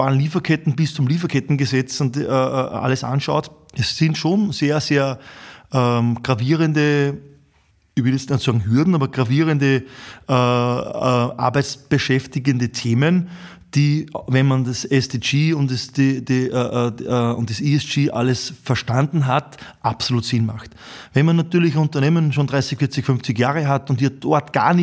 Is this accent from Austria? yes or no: yes; Upper Austria, Austria; in so einem alten oberösterreichischen industriellen, wo ich herkomme, Land